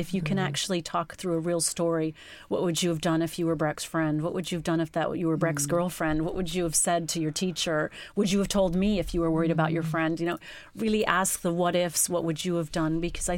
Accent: United States; now in England; especially because I'm not English and living in another country, I think they just thought, gosh, she's a paranoid American hovering helicopter worrywart parent.

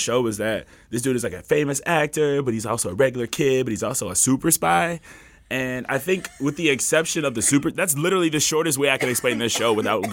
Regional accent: Chicago, Illinois, United States; Yeah, I'm from Chicago, still holding on to the bloated corpse that is the Chicago Bulls.

